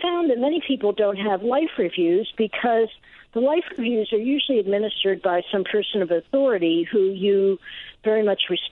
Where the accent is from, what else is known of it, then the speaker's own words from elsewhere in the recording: Ohio, United States; it was for somebody from my hometown in Ohio